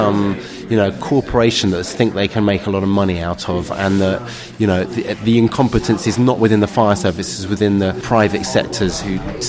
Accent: London, United Kingdom; I grew up in London in this kind of, you know, malaise melting pot of everything and anything, but I don't come from Britain. I'm an Eastern European Jew who's kind of arrived in this country with my own culture

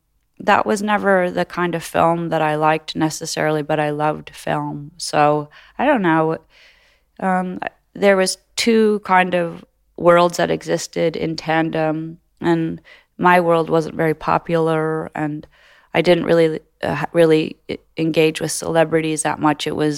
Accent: Los Angeles, California, United States; I'm such a punk brat from Los Angeles, no one inspired me whatsoever. And I never would I grew up in Los Angeles as a baby

